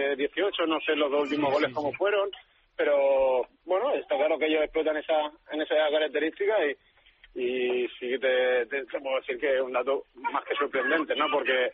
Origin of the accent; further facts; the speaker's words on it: Canovelles, Catalonia, Spain; En el equipo del pueblo, en Canovella. Yo soy de Canovella. Canovella. 25 minutos de Sabadell y aquí lo tenemos.